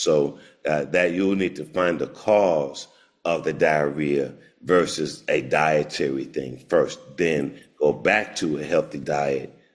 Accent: Oklahoma, United States; so I'm from Oklahoma. Mm-hmm. And I made my first quarter picking cotton.

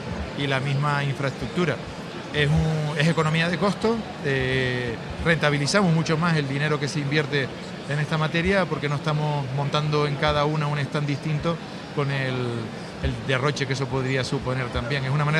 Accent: La Laguna, Canary Islands, Spain; Sí, bueno, yo soy de La Laguna, sí.

